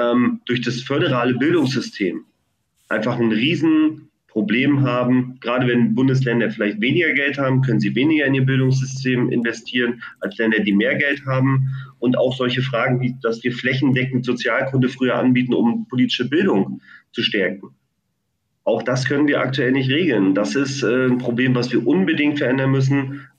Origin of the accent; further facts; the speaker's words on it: Mecklenburg-Vorpommern, Germany; Also Grüße, ich komme ja auch aus Mecklenburg-Vorpommern.